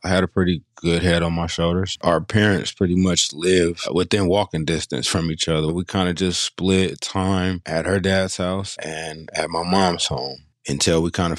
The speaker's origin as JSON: {"language": "English", "town": "Sacramento", "region": "California", "country": "United States", "tie": "born or raised there", "said": "I grew up in Sacramento, California. Was a pretty well-mannered kid. I am the oldest of seven."}